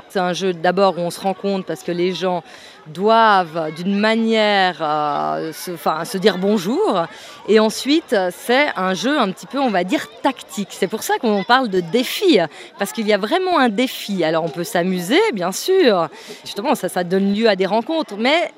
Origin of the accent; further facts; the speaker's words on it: Geneva, Switzerland; moi j'ai des racines dans le Jura, donc moi je viens de Genève, mais j'ai des racines profondes dans le Jura